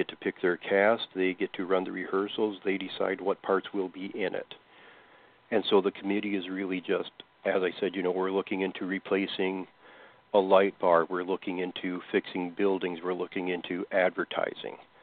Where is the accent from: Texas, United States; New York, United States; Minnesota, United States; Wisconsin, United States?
Minnesota, United States; Westbrook; I'm from Westbrook personally, that's about 15 miles.